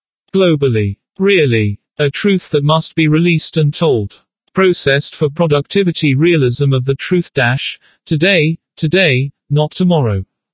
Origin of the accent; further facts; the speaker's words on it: California, United States; She being a former 911 emergency dispatch operator for the San Bernardino County here in my hometown.